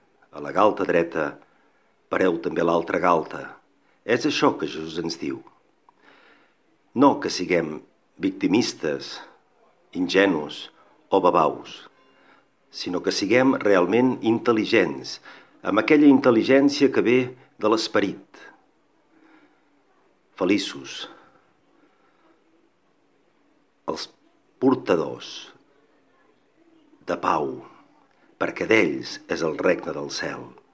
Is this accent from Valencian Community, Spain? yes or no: no; Catalonia, Spain; com hem vist amb molt d'orgull com a catalans diumenge passat